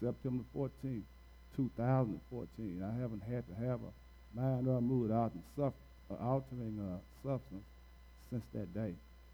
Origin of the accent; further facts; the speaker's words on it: Hopkinsville, Kentucky, United States; I was born in Hopkinsville, Kentucky. I raised up in a community called Derrida Avenue. They call it DA. one of the roughest communities in Hopkinsville.